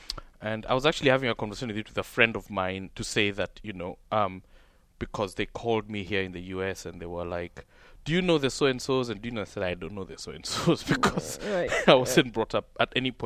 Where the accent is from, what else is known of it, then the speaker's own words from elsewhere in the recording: Kenya; In Kenya, and a middle class of parents who work